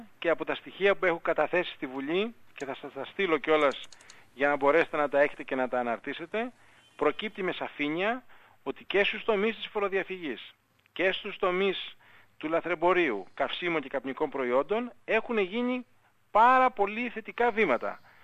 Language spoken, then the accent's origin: Greek; Greece